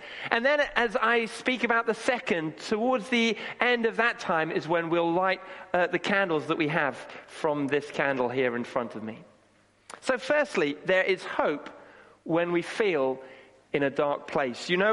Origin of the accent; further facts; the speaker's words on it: Kenya; when I was growing up in Kenya, there used to be power cuts.